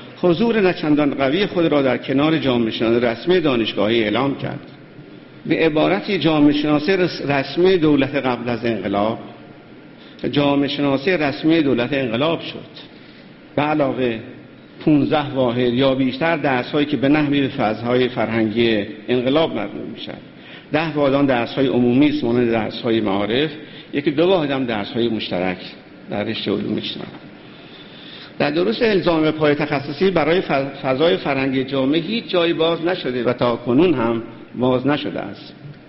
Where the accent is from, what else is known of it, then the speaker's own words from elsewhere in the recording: Iran; به عنوان یک ایرانی تجربه تاریخ زیادی داریم